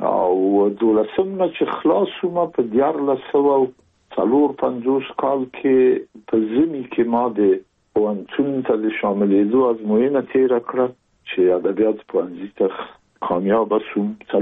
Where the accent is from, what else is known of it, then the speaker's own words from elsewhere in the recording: Kabul, Afghanistan; زه زیږیدلی په کابل کې یم، د کابل په چارګي کې ګزرګاه پله ته ورڅیرمه او کلی د شکلا خان کلا. هلته زه زیږیدلی یم، خو یو درې یا څلور کاله وروسته زما کورنۍ بیا د مراد خان ته کډه شوې ده چې هلته د پدري کلا ده.